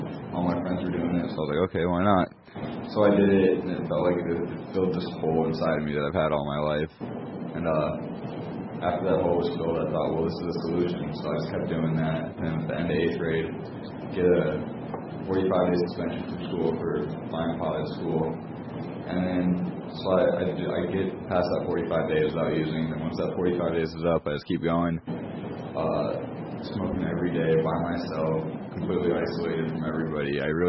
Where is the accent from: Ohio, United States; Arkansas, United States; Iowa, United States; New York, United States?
Iowa, United States; West Des Moines; I'm 18. I'm from West Des Moines.